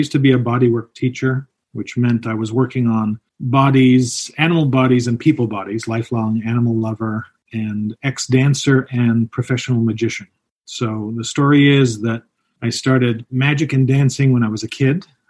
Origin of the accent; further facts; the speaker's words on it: Toronto, Ontario, Canada; also born or lived in England; I'm from England, grew up in Toronto. So I was living as a very broke dancer in Toronto